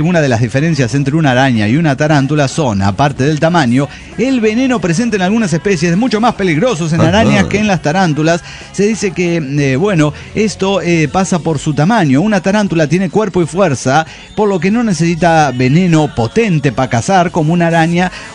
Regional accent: Morelia, Michoacán, Mexico; de Morelia, Michoacán.

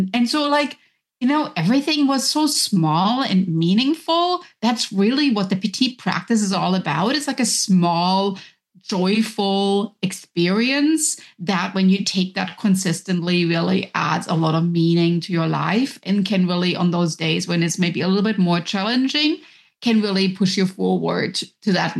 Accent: Germany; because I grew up in Germany.

